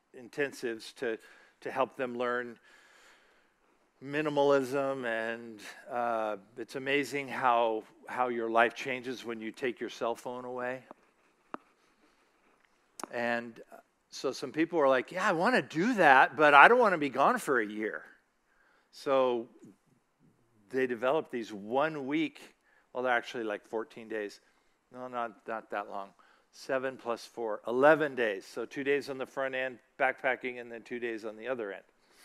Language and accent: English; California, United States; I was raised in California, so math was not my thing.